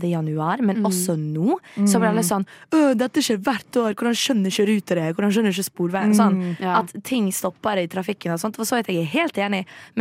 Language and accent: Norwegian; Fusa, Vestland, Norway; for jeg er fra enda lengre ute. Jeg er fra Fusa. Det er en liten bygd utenfor Os.